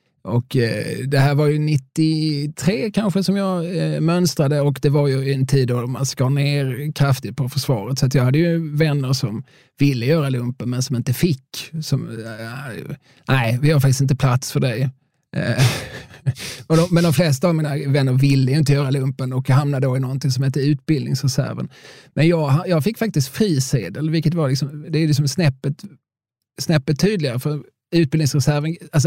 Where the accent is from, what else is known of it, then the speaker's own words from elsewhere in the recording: Eslöv, Skåne, Sweden; Men jag är ju från Eslöv.